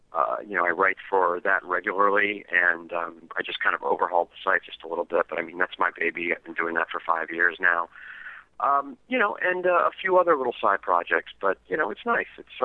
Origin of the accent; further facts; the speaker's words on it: Miami, Florida, United States; born there; also born or lived in New York; I was born in Miami. I lived a long time in New York.